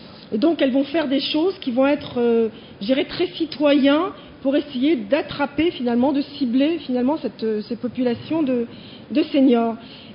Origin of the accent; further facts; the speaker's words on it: France; C'est quelque chose qui est en train de se développer aussi chez nous en France.